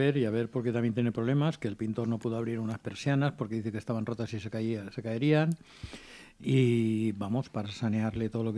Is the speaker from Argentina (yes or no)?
no; Valencia, Valencian Community, Spain; yo soy del Sorriols. Yo nací donde está el campo de fútbol de Levante.